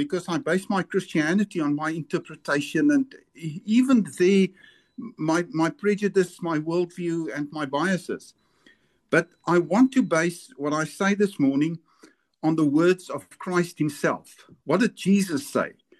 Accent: South Africa; I'm not giving my opinion as a South African, because if I do, it will be unreliable.

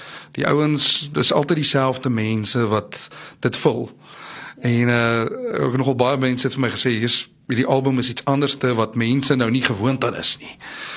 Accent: Pretoria, Gauteng, South Africa; also born or lived in Potchefstroom; ek sal ingebore in Potchefstroom, maar nog altyd in Pretoria.

